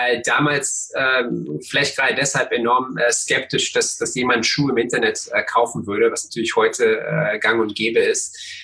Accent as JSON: {"language": "German", "town": "Cottbus", "region": "Brandenburg", "country": "Germany", "tie": "born or raised there", "said": "du, ich bin in Cottbus aufgewachsen"}